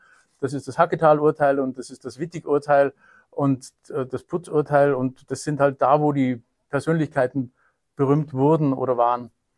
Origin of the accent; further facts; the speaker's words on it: Munich, Bavaria, Germany; moved away as an adult; now in Austria; Ich bin zwar Südtiroler Vorfahren, aber in München geboren und in München gewesen und in München studiert und in München geblieben, bis jetzt die Auswanderung nach Österreich erfolgt.